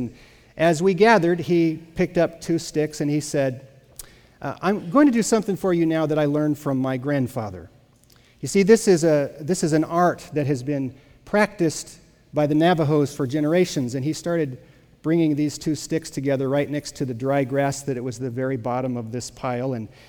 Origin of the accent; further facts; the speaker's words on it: United States; You see, I'm an American.